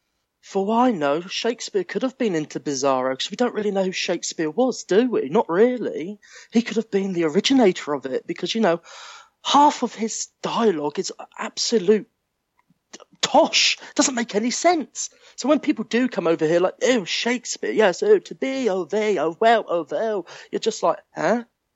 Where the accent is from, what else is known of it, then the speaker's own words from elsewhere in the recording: Brighton, South East England, United Kingdom; I am from the Sussex area, which is, we are very close to being the cultured Cockneys. But because we're so in our area, we've got this pride. We're Brightonians.